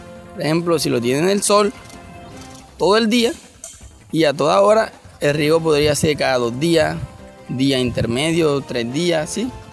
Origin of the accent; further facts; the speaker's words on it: Santa Cruz de Lorica, Córdoba, Colombia; Sí, soy de Santa Cruz de Lorica, Córdoba. Pero en este momento estudio en la Universidad de Córdoba y resido en la casa universitaria.